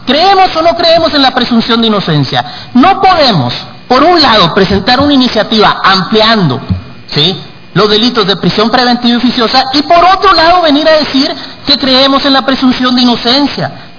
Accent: northern Mexico, Mexico; se los digo con mucho respeto y como buen norteño

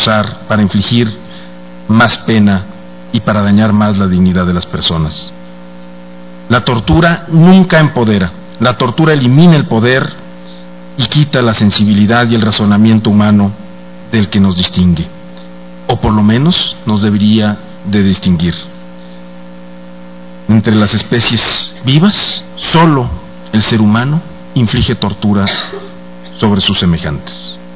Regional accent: Mexico; Y desde ahí, como mexicano, como persona que sufre día a día este flagelo, quiero dirigirme a todos ustedes.

